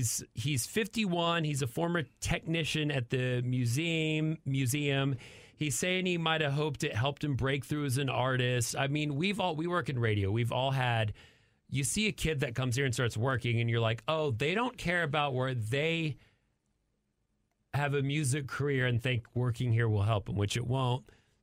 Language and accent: English; Amarillo, Texas, United States; The sound of the cicada to me was the sound of growing up in Amarillo and the Panhandle, Palo Duro Canyon.